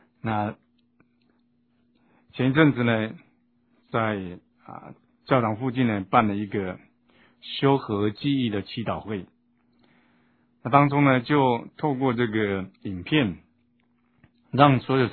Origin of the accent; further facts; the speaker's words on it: Taiwan; 我们台湾这边人常讲是养小老婆。